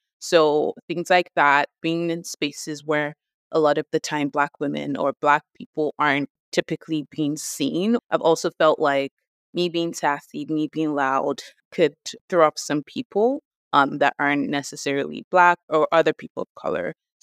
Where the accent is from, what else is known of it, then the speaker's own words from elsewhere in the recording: Nigeria; accent: Nigerian; if I am like speaking in my Nigerian accent, even when I'm being very articulate with what I'm saying